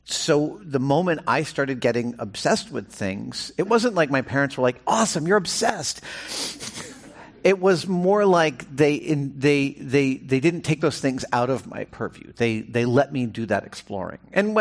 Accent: New York, United States; I grew up in New York, and I spent a lot of time living there, and Grand Central is one of my favorite buildings.

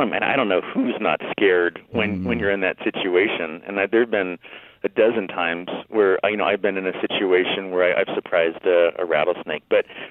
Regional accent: Vista, California, United States; Well, I grew up in Vista, which is northern San Diego County.

